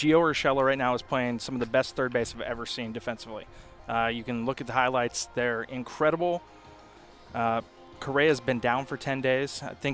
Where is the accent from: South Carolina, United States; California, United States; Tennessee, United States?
California, United States; Roanoke Park; Roanoke Park. I actually just spent the last three nights there, so it was a good couple days.